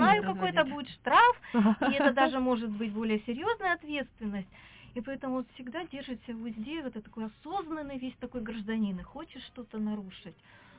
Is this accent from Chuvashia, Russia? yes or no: no; Khabarovsk, Khabarovsk Krai, Russia; Вот я в детстве провела в Хабаровске, и вода там имеет такой сладковатый привкус.